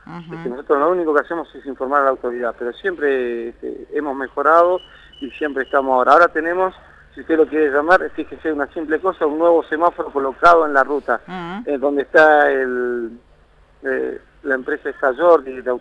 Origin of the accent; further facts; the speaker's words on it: Comodoro Rivadavia, Chubut, Argentina; Yo creo que Comodoro siempre, cada vez que yo observo, soy nativo de acá